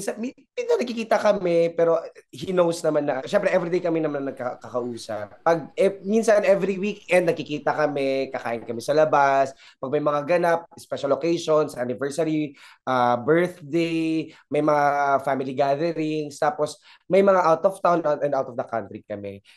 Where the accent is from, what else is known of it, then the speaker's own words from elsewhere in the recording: Central Luzon, Philippines; magpatayo ng bahay para kanila mama, papa dito sa probinsya namin sa Zambales.